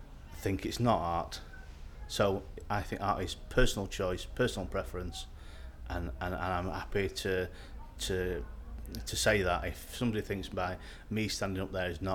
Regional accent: Doncaster, Yorkshire and the Humber, United Kingdom; I'm 44 and I'm from Doncaster.

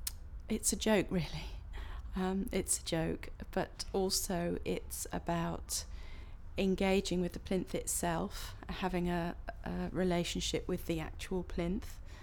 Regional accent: Wales, United Kingdom; now in London, United Kingdom; My date of birth is the 19th of October 1967. And I come from Wales, but I live in Kensal Green in London, just down the road.

